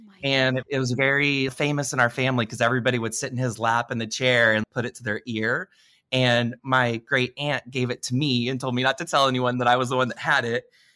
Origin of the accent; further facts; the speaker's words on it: Washington, D.C., District of Columbia, United States; I'm from Washington, D.C.